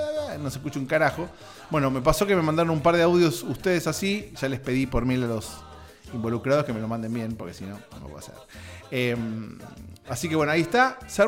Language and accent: Spanish; Argentina; now in United States; En mi país, en Argentina, hay elecciones. Yo me anoté para votar acá desde Estados Unidos